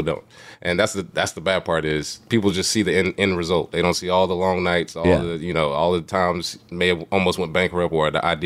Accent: Charlotte, North Carolina, United States; I grew up with Steph in Charlotte playing basketball with him.

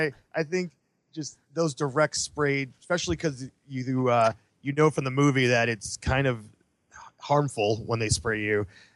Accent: California, United States; But I grew up in California, so I spent my Universal attachment is definitely Hollywood.

